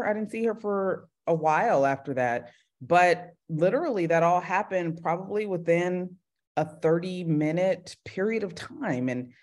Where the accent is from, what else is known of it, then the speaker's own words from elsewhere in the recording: California, United States; now in Los Angeles, United States; I always say from the Bay to LA. I'm from the Bay Area, born and raised.